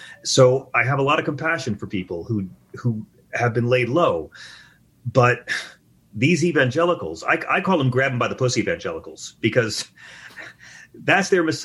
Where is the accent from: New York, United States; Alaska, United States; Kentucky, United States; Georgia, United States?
New York, United States; Long Island; I'm from Long Island.